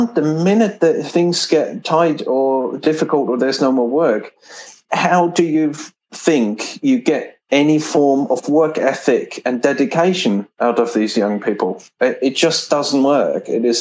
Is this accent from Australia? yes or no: no; Germany; English is a second language; moved away as an adult; Born and raised in Germany, and I did my apprenticeship over there. And when I was 18, I started traveling. So I traveled through Europe, and I worked in Scandinavia quite a bit, in Spain and Austria.